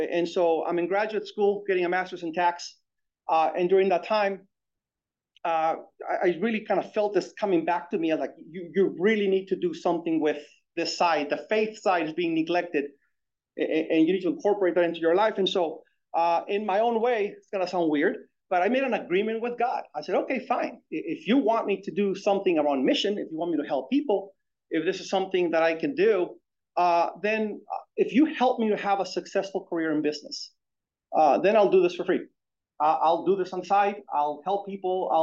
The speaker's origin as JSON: {"language": "English", "country": "Mexico", "tie": "born or raised there", "said": "And growing up in Mexico, there's a thought that if you are in ministry, that you're supposed to suffer."}